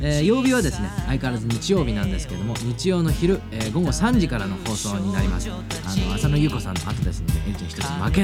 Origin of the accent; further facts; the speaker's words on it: Aomori, Japan; 僕の出身の青森も行きます。もう青森でもこのラジオも聴けるわけですよ